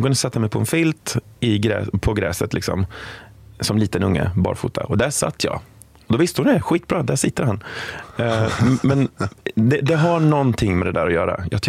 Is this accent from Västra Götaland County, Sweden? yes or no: yes; Västra Götaland County, Sweden; born there; Och jag är född utanför Borås.